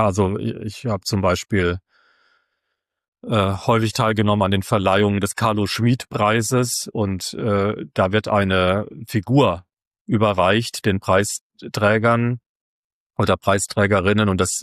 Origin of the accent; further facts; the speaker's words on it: Baden-Württemberg, Germany; ich bin nun halt 51 und er ist süddeutsch, weil ich komme eben aus der Kurpfalz, und vielleicht ist er ein bisschen migrantenaffin, weil ich hatte einen italienischen Vater